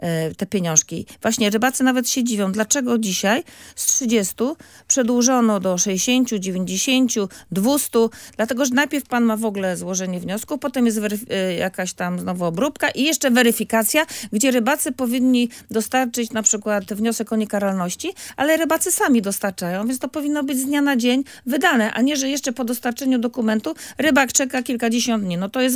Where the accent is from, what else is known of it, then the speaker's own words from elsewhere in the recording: Gdynia, Pomeranian Voivodeship, Poland; No jesteśmy stąd.